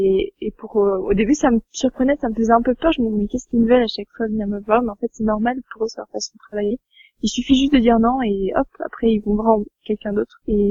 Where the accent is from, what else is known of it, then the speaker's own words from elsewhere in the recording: Le Mans, Pays de la Loire, France; now in Ecuador; je viens du Mans, dans la Sarthe, et je viens d'avoir mon bac l'année dernière, et je suis en échange en Équateur.